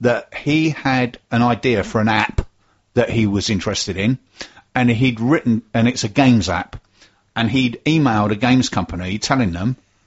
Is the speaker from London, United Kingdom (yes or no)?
yes; London, United Kingdom; I'm from London, aren't I?